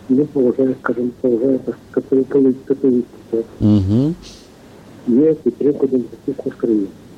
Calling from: Zhytomyr, Zhytomyr Oblast, Ukraine

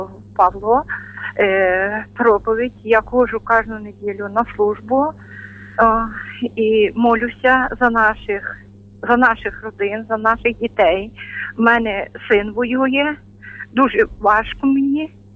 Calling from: Khmelnytskyi Oblast, Ukraine; Я з Хмельниччини, жила в Олечі.

